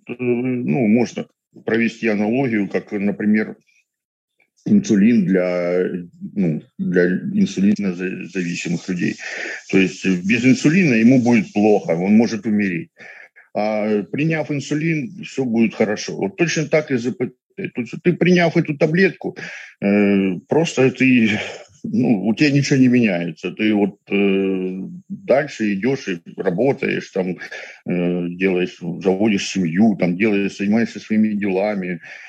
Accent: Luhansk, Luhansk Oblast, Ukraine; moved away as an adult; Да, я родился и жил в Луганске. И как-то так думал, что я буду там всегда жить, у меня там была квартира, работа, и все хорошо.

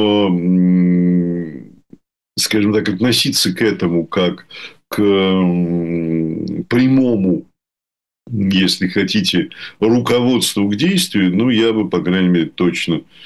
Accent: Moscow, Russia; а тогда, в те времена, еще так же, как и я, москвич

